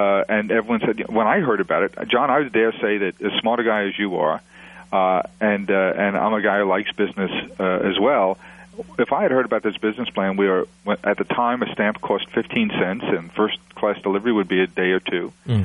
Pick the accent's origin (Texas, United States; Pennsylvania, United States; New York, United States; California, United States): New York, United States; Queens; I grew up in Queens, New York